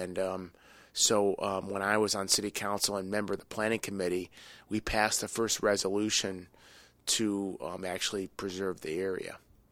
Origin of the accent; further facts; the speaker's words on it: Parma, Ohio, United States; Well, I grew up in the Big Creek watershed, actually, off of Pleasant Valley Road over here.